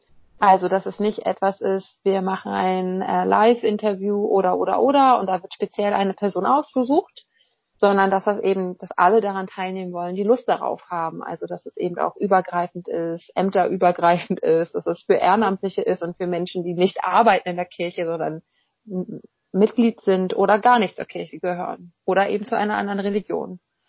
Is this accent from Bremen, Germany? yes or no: yes; Bremen, Germany; Ich komme nämlich tatsächlich eigentlich aus Bremen